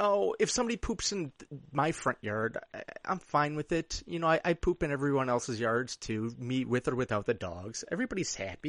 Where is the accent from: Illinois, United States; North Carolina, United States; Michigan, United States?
Illinois, United States; Downers Grove; also born or lived in Lombard; I'm from Chicago, the suburbs. I grew up in Downers Grove and Lombard and all that.